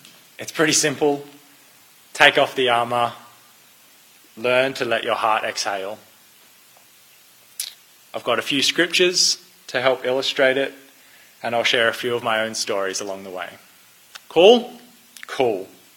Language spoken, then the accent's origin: English; Queensland, Australia; I am not a Blues supporter. I am a Queenslander. Go Queensland.